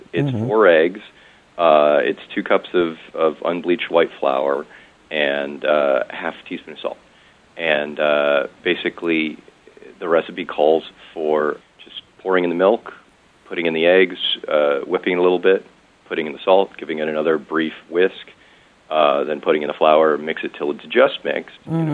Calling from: Los Angeles, California, United States; Los Angeles, California.

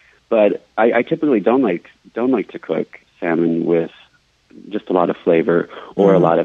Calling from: Ester, Alaska, United States; I'm calling from Esther, Alaska.

